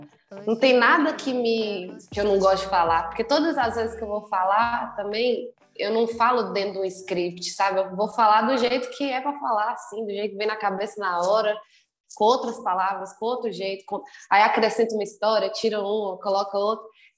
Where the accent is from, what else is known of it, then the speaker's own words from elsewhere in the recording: Taiobeiras, Minas Gerais, Brazil; é difícil você ser de uma cidade do interior, como eu sou de Itaiobeiras, que é longe de tudo quanto é capital. É longe da capital de Minas Gerais, é longe da capital da Bahia, porque Itaiobeiras é perto da Bahia.